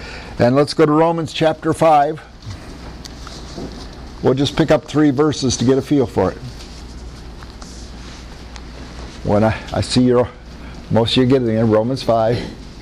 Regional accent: Iowa, United States; I was raised in Iowa. We did not have Krispies.

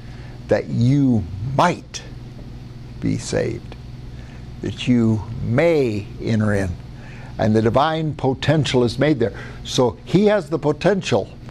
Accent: United States; born there; I'm an American because of where my mama birthed me. I had a smart mama.

